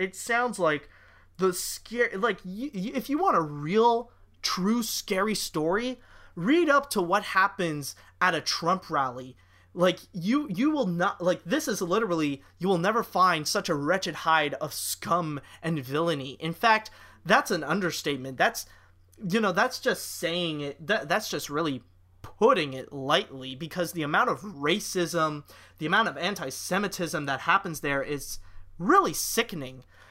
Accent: Canada; even though, yes, I am Canadian

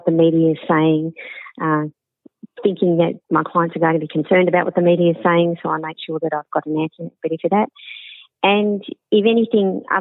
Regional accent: Melbourne, Victoria, Australia; I'm a Melbourne girl, born and bred in Melbourne. I grew up in Broadmeadows.

